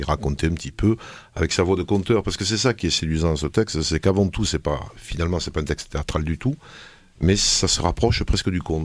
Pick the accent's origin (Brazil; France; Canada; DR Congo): France; Montpellier, Occitanie; born there; je suis né à Montpellier, mais j'ai beaucoup vécu dans le Minervois, et j'y vis encore